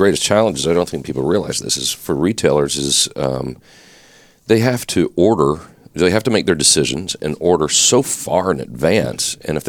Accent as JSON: {"language": "English", "region": "the South", "country": "United States", "tie": "born or raised there", "said": "I grew up in the South, and we would, we'd be all bundled up, and it would be, you know, March, and we'd have these tourists from up north coming down"}